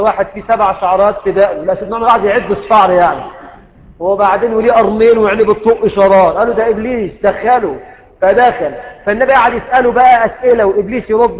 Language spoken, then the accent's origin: Arabic; Egypt; اسأل الله العظيم ان يجنب بلدنا مصر كل الفتن